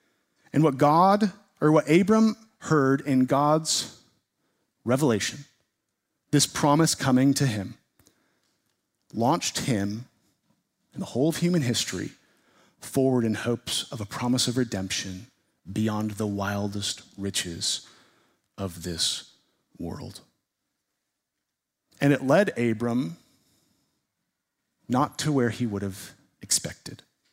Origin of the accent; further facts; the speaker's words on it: San Diego, California, United States; now in Montana, United States; I grew up in San Diego. I spent a lot of time in my childhood at the world-famous San Diego Zoo.